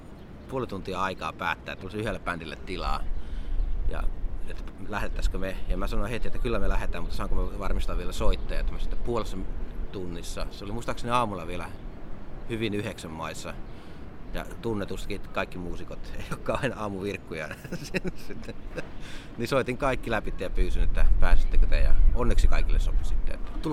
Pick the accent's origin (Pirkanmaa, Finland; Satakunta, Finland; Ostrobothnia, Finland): Ostrobothnia, Finland; Närpes; now in Joensuu, Finland; ja mä oon asustellut täällä Joensuussa nyt jo, olisiko 10 vuotta. Mä oon Pohjanmaalta, sen nimiseltä paikkakuntaa kuin Närpiö kotoisin. Ja Joensuuhun tulin musiikin perässä.